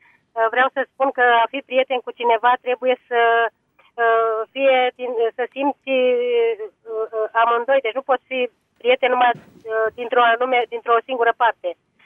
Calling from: Vulcan, Hunedoara County, Romania; din Vulcan.

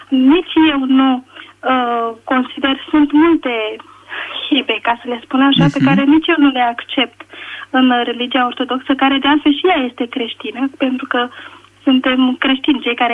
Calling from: Chitila, Ilfov, Romania; din Chitila.

